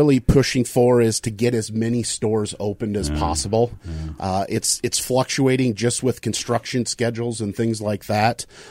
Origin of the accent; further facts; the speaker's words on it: Sioux Falls, South Dakota, United States; moved away as an adult; Well, I'm originally from South Dakota. I was born there.